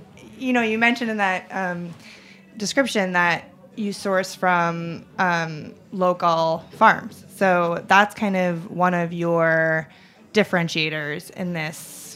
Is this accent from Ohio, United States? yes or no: no; Warwick, New York, United States; So I grew up in Warwick, which is right next to Chester.